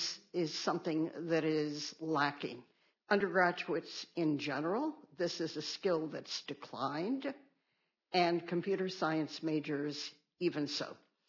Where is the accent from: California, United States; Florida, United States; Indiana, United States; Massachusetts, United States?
Florida, United States; Miami; We are both from Miami.